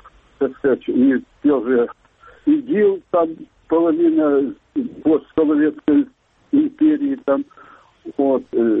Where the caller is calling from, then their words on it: Sievierodonetsk, Luhansk Oblast, Ukraine; Северодонецк.